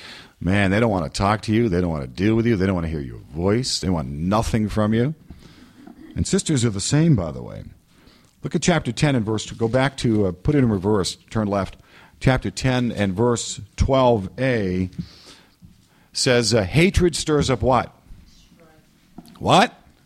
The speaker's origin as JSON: {"language": "English", "region": "New England", "country": "United States", "said": "And then I said, \"I'm from New England.\""}